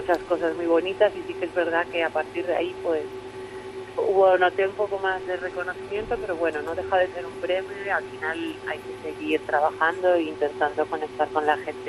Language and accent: Spanish; Argentina; al final yo soy argentina y al final lo mezclé.